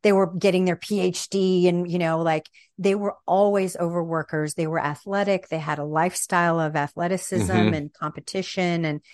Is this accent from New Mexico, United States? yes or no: yes; Santa Fe, New Mexico, United States; I'm from Santa Fe, but my mom's family and my dad's family are all northern New Mexico in Mora. Do you know where Mora is?